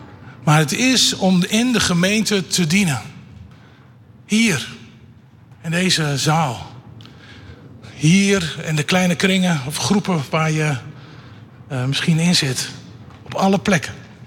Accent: Netherlands; En zeker wij als Nederlanders, wij moeten wel daarin nuchter blijven.

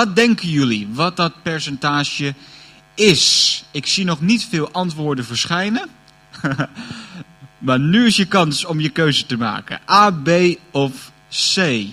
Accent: Heerhugowaard, North Holland, Netherlands; Ik kom uit Heergewaard, dat ligt naast Alkmaar.

